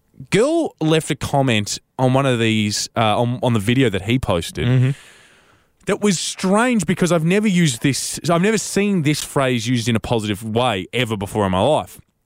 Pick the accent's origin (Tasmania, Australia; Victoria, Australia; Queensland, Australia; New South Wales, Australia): Tasmania, Australia; people I grew up with around Tasmania.